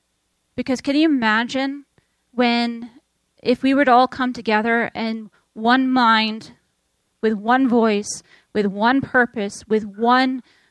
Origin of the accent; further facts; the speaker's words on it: United States; If I know that I am a woman, I know that I am American